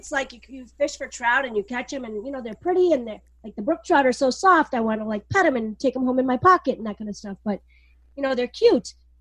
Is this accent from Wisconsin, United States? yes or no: yes; Wisconsin, United States; I grew up in Wisconsin on Lake Michigan. And so we dive the shipwrecks of the Great Lakes.